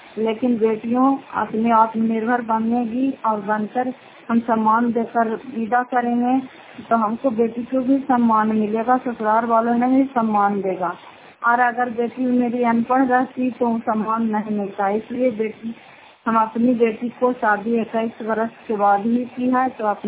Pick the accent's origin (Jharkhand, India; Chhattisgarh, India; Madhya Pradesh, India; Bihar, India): Bihar, India; घर फतेहपुर पंचायत मकरौता जिला नालंदा करा पछवा ब्लॉक की निवासी हूँ।